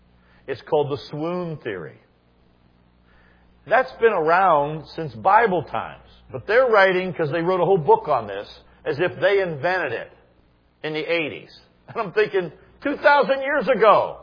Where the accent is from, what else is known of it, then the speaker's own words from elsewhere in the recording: Pittsburgh, Pennsylvania, United States; I came from Pittsburgh.